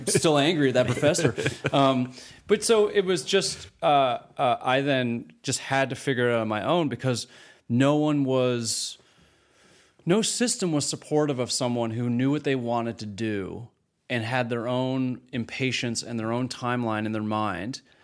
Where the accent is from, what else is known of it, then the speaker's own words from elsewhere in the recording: Canada; And then basically as a Canadian independent filmmaker, I had zero expectations about being a Hollywood filmmaker.